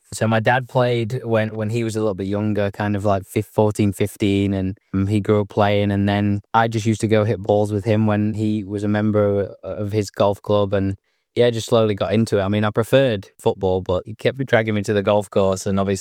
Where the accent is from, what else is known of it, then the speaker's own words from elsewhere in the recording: England, United Kingdom; that's what I know it as an English person